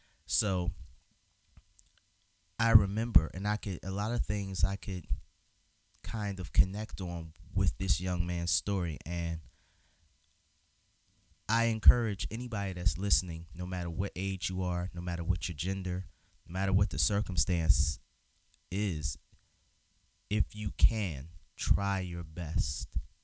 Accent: Philadelphia, Pennsylvania, United States; They had two cars, you know, and we're growing up in North Philly, we're doing pretty good, you know

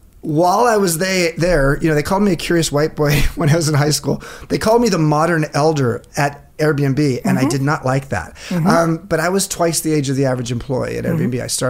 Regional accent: Long Beach, California, United States; I grew up in LA, grew up in Long Beach. Mm-hmm. I went to … high school. So I'm LBC, famous.

